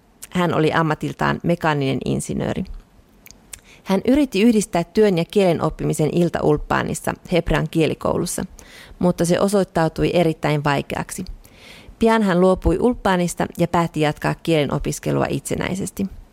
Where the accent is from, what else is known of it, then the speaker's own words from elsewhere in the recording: Tashkent, Uzbekistan; Synnyin ja kasvoin Tashkentissa, Uzbekistanin pääkaupungissa, joka oli osa Neuvostoliittoa.